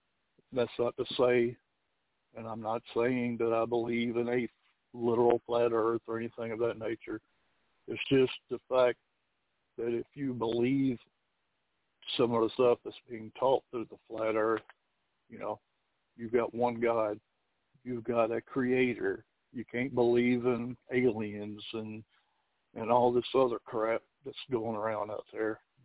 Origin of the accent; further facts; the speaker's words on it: Georgia, United States; I'm 59 years old. I'm originally from South Georgia, which is in the middle of the Bible Belt.